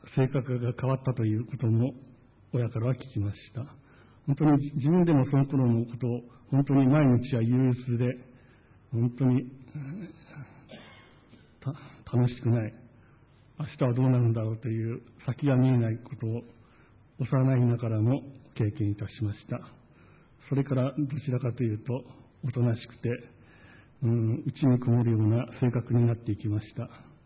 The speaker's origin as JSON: {"language": "Japanese", "town": "Ota", "region": "Gunma", "country": "Japan", "tie": "born or raised there", "said": "私は群馬県の大田町というところで生まれました。それで18まで群馬県で育ちました。"}